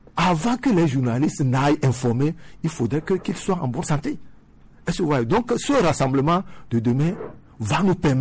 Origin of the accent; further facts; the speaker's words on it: Benin; Si vous rentrez au Bénin, je viens du Bénin